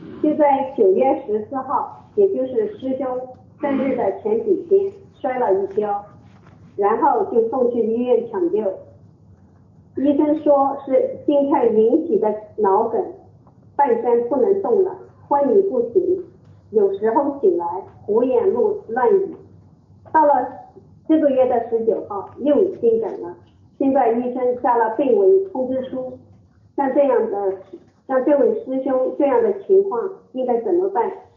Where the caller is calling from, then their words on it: Gold Coast, Queensland, Australia; 黄金海岸的